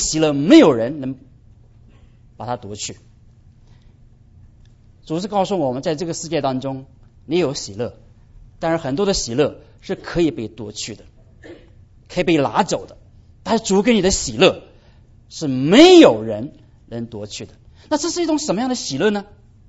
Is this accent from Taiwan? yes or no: no; China; 我们中国人叫眼耳鼻舌身